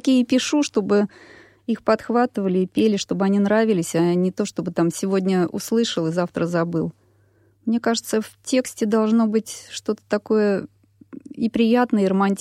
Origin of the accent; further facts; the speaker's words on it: Moscow, Russia; Я москвичка, родилась на Красной Пресне. Жила там до 6 лет, потом переехали в Тушинский район и по сей день живу сейчас там с семьей.